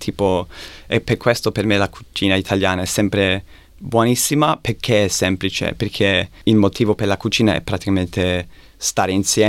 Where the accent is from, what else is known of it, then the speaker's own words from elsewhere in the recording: Australia; Italian is a second language; come sappiamo non sono italiano, quindi essere un australiano che è riconosciuto a fare questi panini italiani